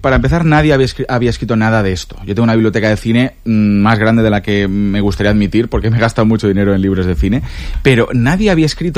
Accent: Catadau, Valencian Community, Spain; yo soy de Catadau, en mi pueblo estamos en fiestas ahora

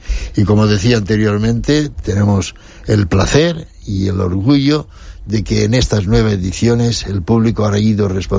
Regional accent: La Nucía, Valencian Community, Spain; Nosotros como gestores de la cultura que somos de la Nucía

